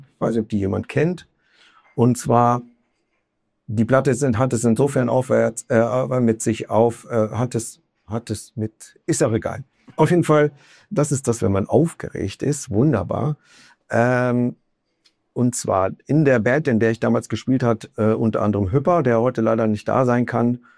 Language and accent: German; Hameln, Lower Saxony, Germany; aus der Zeit aus Hameln, wo ich groß geworden bin.